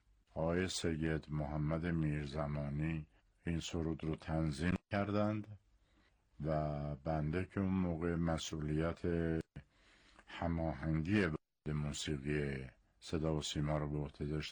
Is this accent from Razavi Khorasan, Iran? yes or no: no; Tabriz, East Azerbaijan, Iran; also born or lived in Tehran; من در روز اول بهمن سال 1322 در تبریز متولد شدم. بنا به دلایل خانوادگی به تهران رفتم. یک مقداری از دوره دبیرستان رو در تهران خوندم. سپس مجدداً برگشتیم به زادگاهمون تبریز